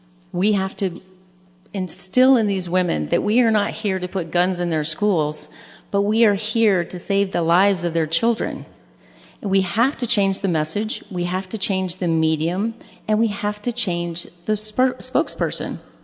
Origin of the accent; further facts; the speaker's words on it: Las Vegas, Nevada, United States; now in Texas, United States; And I grew up in Las Vegas. All my family's from Texas. So now I get the great pleasure of living in Texas again.